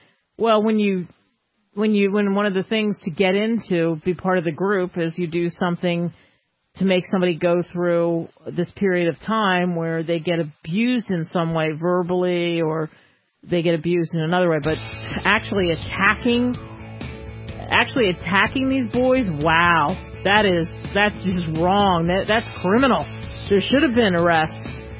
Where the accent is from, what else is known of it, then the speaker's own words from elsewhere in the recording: New Jersey, United States; Here's one from Kevin listening to us in the Garden State. Oh, my home state.